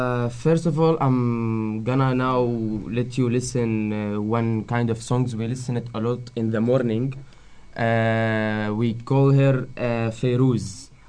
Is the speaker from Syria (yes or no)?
yes; Damascus, Damascus Governorate, Syria; Sí, de la capital, sí.